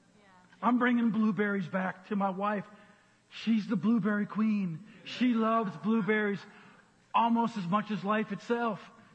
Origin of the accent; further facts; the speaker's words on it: Twin Cities, Minnesota, United States; I was not raised on the farm. I was raised in Twin Cities in a residential area as far from the farm as possible, so you could call me a city boy.